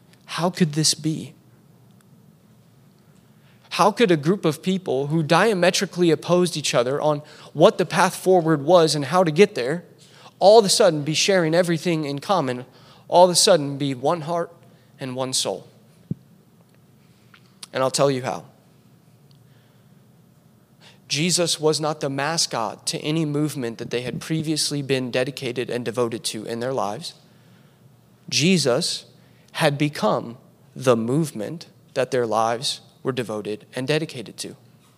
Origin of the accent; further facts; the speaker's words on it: Indiana, United States; I'm from Indiana. It's soda, okay?